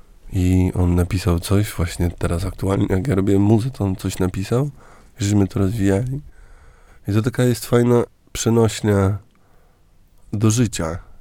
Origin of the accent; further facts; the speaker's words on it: Warsaw, Masovian Voivodeship, Poland; u nas w Warszawie na Pradze